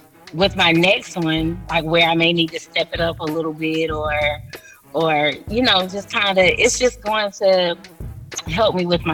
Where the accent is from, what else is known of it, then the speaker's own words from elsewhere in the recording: the South, United States; I'm from the South, so.